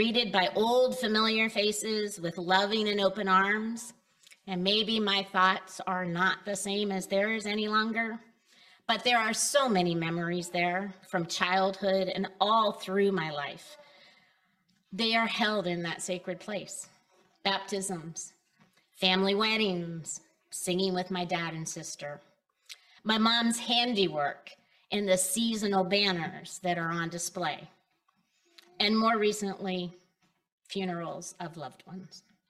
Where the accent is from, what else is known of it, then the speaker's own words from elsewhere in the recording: Pennsylvania, United States; Growing up in the Lutheran Church in my hometown, where the congregation's population consisted of locals in every vocation, Bucknell professors and their families, visiting Bucknell students